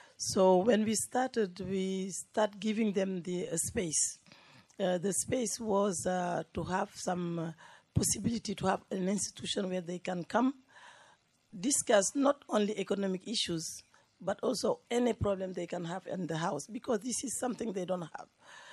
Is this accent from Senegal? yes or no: yes; Senegal; first language French; English is a second language; from Senegal.